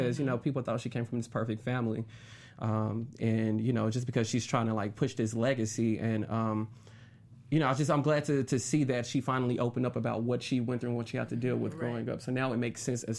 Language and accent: English; Tennessee, United States; See, I'm from Tennessee.